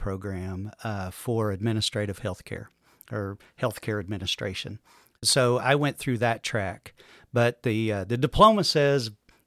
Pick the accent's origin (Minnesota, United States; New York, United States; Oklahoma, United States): Oklahoma, United States; Muskogee; I grew up in Muskogee, Oklahoma.